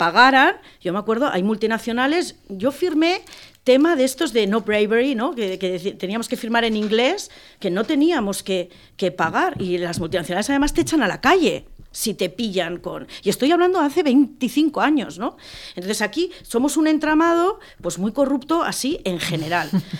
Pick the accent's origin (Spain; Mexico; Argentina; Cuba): Spain; vergüenza como española. Conozco mucha gente extranjera.